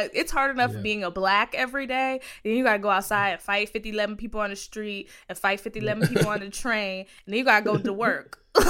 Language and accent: English; New York, United States; accent: New York; now my New York accent gonna come out.